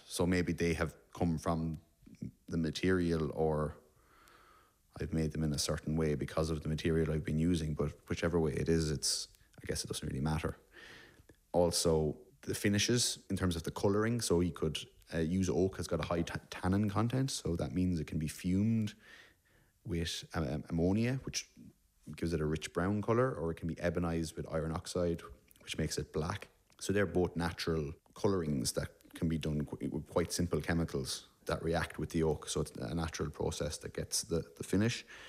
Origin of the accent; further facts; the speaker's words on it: Mountmellick, County Laois, Ireland; I'm from County Laois, a rural town called Mount Melick